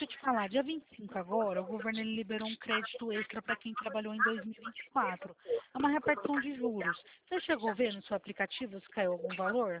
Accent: Bebedouro, São Paulo, Brazil; Eu sou aqui de Bebedouro, interior de São Paulo.

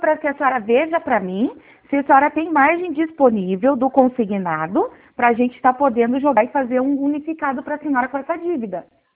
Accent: Curitiba, Paraná, Brazil; Oi, eu sou de Curitiba.

